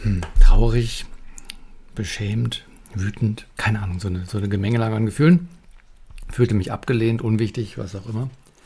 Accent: Büttelborn, Hesse, Germany; Ich komme aus Büttelborn.

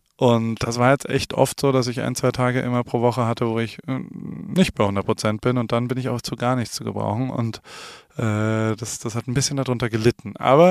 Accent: Germany; now in United States; Ich bin kein Amerikaner, ich bin Deutscher hier zu Gast, ich bin Alien, so ist mein Fachbegriff, auch ein Legal Alien.

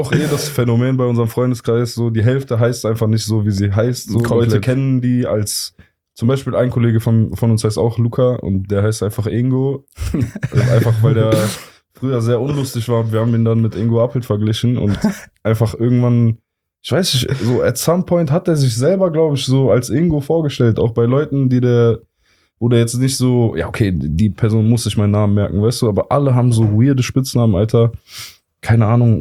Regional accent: Cologne, North Rhine-Westphalia, Germany; born there; Wir sind beide im Klösterchen geboren

